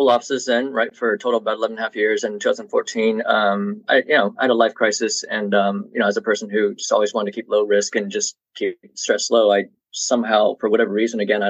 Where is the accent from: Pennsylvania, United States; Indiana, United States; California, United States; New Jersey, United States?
Indiana, United States; Indianapolis; You know, so you're in Illinois, I'm originally from Indianapolis.